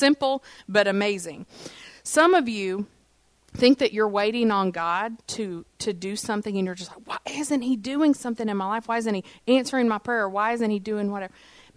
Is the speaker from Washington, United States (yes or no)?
no; Tennessee, United States; And so we're originally from Tennessee, and there were kids who lived in Pensacola that had never seen the mountains.